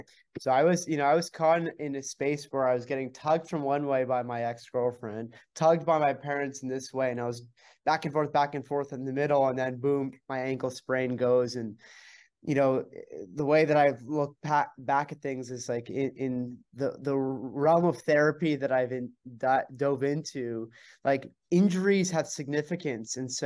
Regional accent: Montreal, Quebec, Canada; so I'm from Montreal

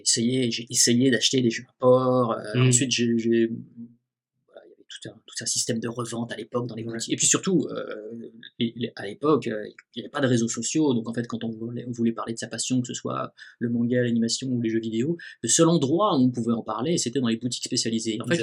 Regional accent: Nice, Provence-Alpes-Côte d'Azur, France; Donc, moi je suis originaire de Nice

